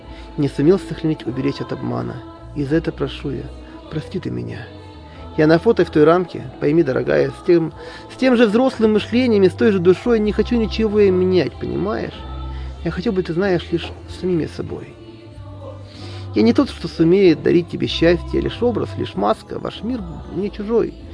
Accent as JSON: {"language": "Russian", "town": "Kamensk-Uralsky", "region": "Sverdlovsk Oblast", "country": "Russia", "tie": "born or raised there", "said": "Стихотворение о моем родном городе Каменске-Уральске."}